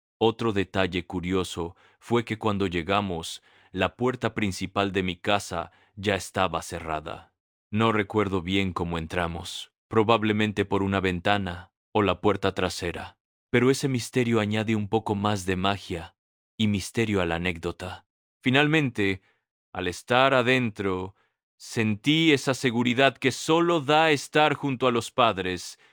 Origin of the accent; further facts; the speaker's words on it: Coripata, La Paz, Bolivia; A mí me pasa con una experiencia en mi pueblo, Coripata, allá por los años 70.